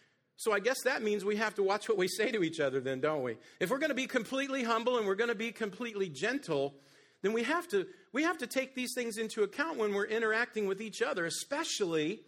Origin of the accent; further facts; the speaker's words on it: Appalachia, United States; Hey, I'm from the Appalachian Mountains, I told you.